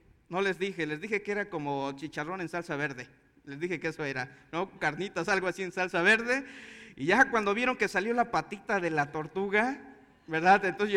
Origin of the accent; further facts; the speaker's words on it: Toluca, State of Mexico, Mexico; Porque nosotros no somos de Tabasco, somos de Toluca.